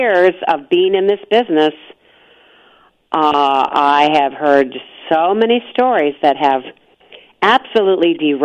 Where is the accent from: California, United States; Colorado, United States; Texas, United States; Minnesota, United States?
California, United States; Los Angeles; we're captive audience from Santa Barbara back to Los Angeles where we lived.